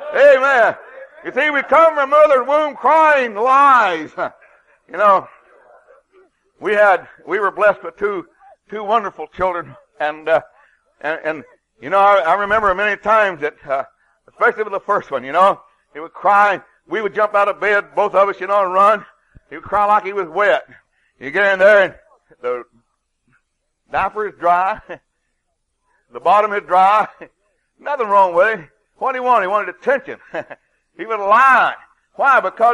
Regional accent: Kentucky, United States; born there; I was born in Floyd County, Kentucky at tater digging time and on Left Beaver Creek

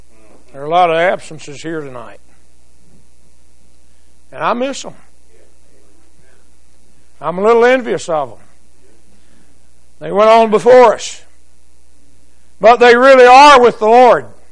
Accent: Arkansas, United States; I know I grew up in Arkansas.

